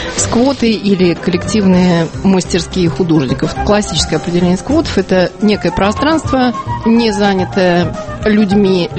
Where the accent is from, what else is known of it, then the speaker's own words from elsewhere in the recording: Voronezh, Voronezh Oblast, Russia; или о сквотах анархистов в моем родном городе Воронеж